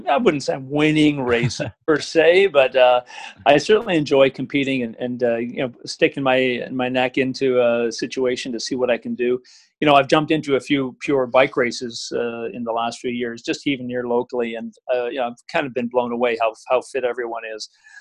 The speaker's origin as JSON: {"language": "English", "town": "Vancouver", "region": "British Columbia", "country": "Canada", "tie": "born or raised there", "said": "when I grew up in Vancouver in the 70s."}